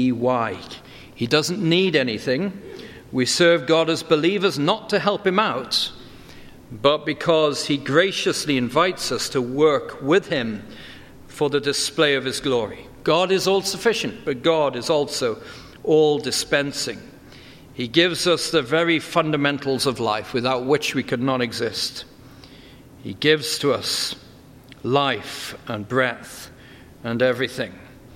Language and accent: English; Wales, United Kingdom; My mind goes back to growing up in Wales, being a daydreamer and a bit of a loner